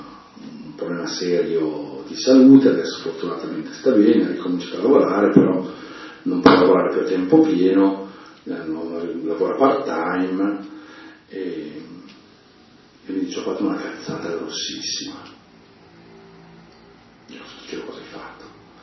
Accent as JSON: {"language": "Italian", "region": "Lombardy", "country": "Italy", "said": "in modo particolare da lombardi"}